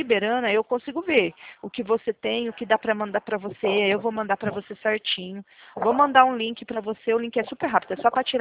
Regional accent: Presidente Prudente, São Paulo, Brazil; Eu sou de Presidente Prudente.

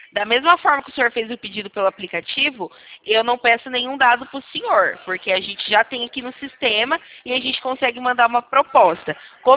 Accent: Santa Bárbara d'Oeste, São Paulo, Brazil; eu sou aqui de Santa Bárbara do Oeste.

